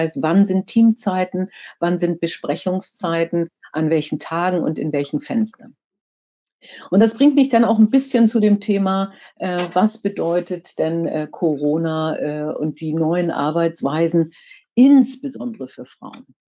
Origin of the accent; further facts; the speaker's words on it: Kiel, Schleswig-Holstein, Germany; ich komme ja aus Kiel.